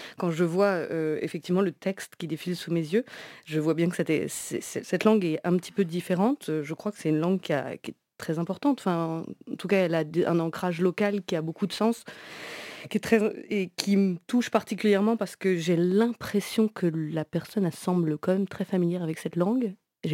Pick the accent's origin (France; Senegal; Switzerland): France; en tant que française, pour moi, il y a un mystère, là.